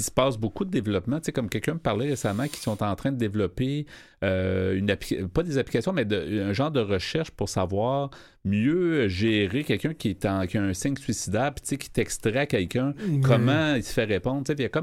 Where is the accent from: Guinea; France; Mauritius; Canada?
Canada; Quebec; On est tous des Québécois